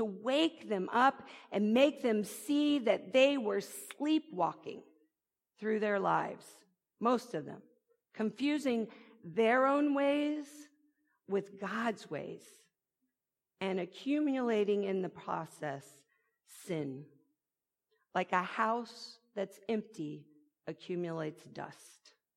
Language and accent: English; Berkeley, California, United States; I was raised in Berkeley.